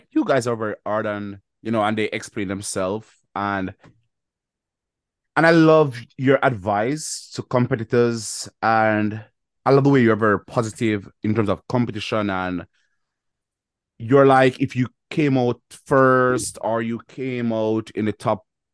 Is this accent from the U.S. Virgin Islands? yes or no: no; Jamaica; even though I'm Jamaican